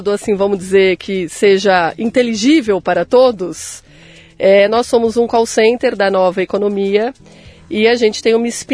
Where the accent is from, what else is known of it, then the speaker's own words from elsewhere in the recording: São Paulo, Brazil; born there; Nasci em São Paulo, capital.